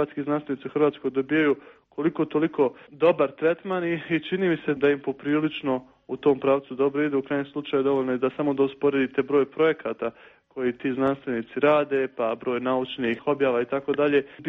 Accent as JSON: {"language": "Bosnian", "country": "Bosnia & Herzegovina", "said": "pružena je mogućnost ljudima iz Bosne i Hercegovine, meni recimo, da upoznam svoje kolege koji su rodom iz Bosne i Hercegovine"}